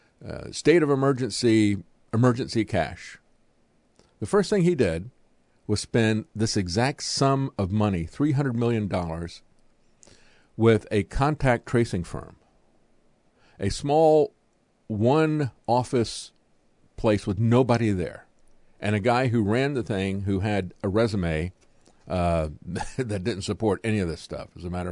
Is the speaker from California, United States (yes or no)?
no; Tampa, Florida, United States; I grew up in Tampa.